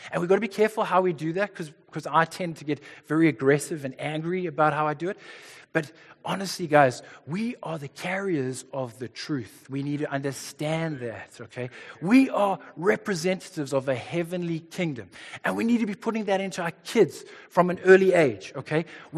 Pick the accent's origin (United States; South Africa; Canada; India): South Africa; I know the South African Special Forces will probably not come rescue me.